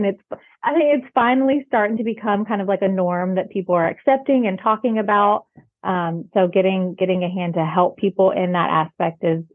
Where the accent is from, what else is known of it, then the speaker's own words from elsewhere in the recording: El Campo, Texas, United States; But I grew up about 2 hours from Bryan College Station in a little town called El Campo.